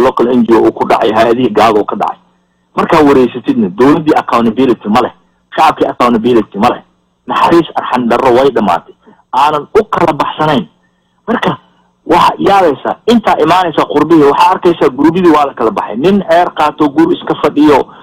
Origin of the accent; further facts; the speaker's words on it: Qoryoley, Lower Shabelle, Somalia; aniga waxaan ka mid qoryoole